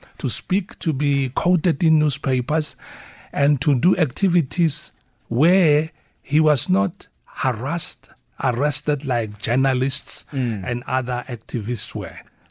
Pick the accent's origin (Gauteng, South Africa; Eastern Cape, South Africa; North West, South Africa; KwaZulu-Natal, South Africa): North West, South Africa; Potchefstroom; I could sense and smell as I grew up in Potchefstroom, where I was born, that something was wrong